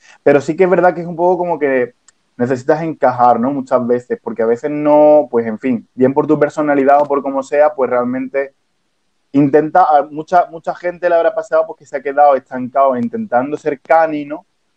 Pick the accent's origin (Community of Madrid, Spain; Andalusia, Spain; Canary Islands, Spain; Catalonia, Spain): Andalusia, Spain; Chiclana de la Frontera; Nosotros estamos contando nuestra experiencia de cómo nos criamos en Chiclana